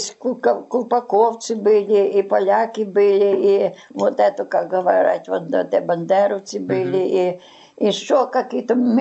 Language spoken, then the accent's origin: Russian; Lovyshche, Volyn Oblast, Ukraine; я то раньше жила там, а потом мы переехали вот, в Турецкий район, село Ловище. Я там родилась, в Никівчівці